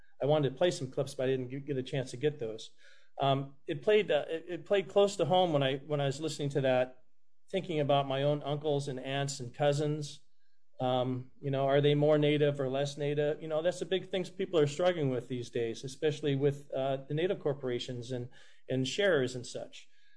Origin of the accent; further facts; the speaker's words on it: Anchorage, Alaska, United States; also born or lived in Nome; I'm from Anchorage, Alaska, and I also lived in Nome. My family's history lineage is from the Nome area, Bering Straits area.